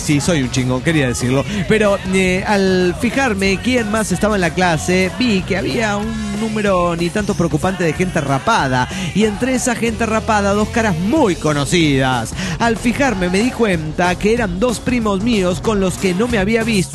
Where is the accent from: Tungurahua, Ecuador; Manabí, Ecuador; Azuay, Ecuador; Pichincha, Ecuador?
Pichincha, Ecuador; Quito; de Quito, Ecuador.